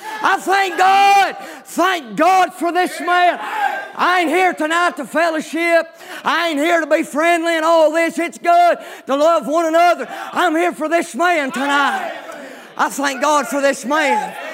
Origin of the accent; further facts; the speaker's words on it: North Carolina, United States; I'm from North Carolina, and all I can say is back in North Carolina, whenever a flame ignites, that's the best sound to one of us back home.